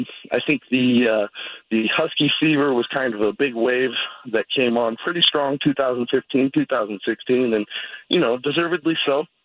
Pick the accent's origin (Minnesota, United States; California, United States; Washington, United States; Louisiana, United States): Washington, United States; Brush Prairie; No, growing up in Brush Prairie, Washington, just across the Columbia River from you there